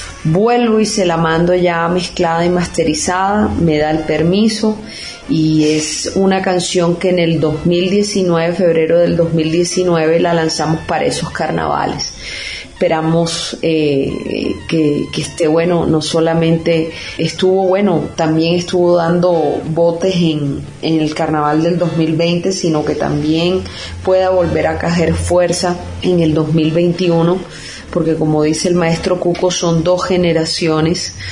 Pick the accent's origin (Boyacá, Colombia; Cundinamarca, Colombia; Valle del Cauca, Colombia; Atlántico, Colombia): Atlántico, Colombia; Barranquilla; es una canción creada por él para mi tierra Barranquilla